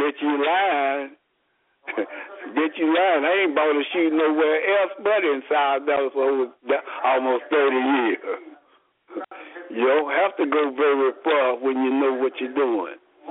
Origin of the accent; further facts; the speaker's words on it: Dallas, Texas, United States; And I'm from South Dallas. I'm from Bonton.